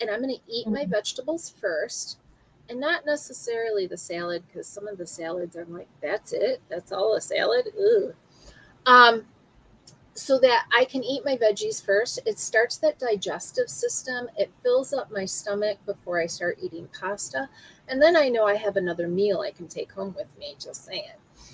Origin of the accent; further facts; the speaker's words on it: United States; And growing up in America, you need to drink milk.